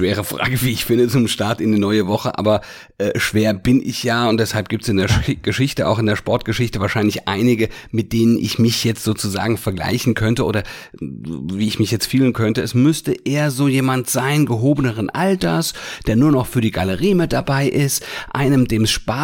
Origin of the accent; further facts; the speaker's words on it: Hesse, Germany; ich komme ja aus der Frankfurter Gegend